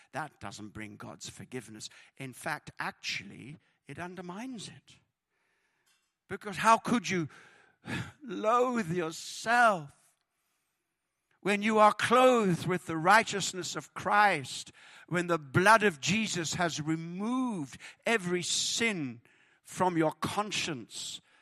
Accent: United Kingdom; and I love, as a British person, I love the understatements of the Bible.

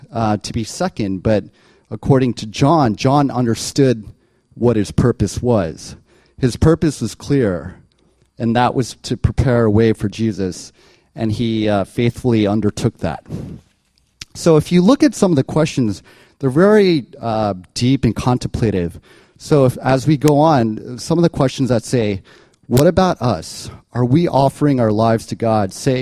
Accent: New York, United States; So I grew up in New York, and anybody from New York that's a Knicks fan

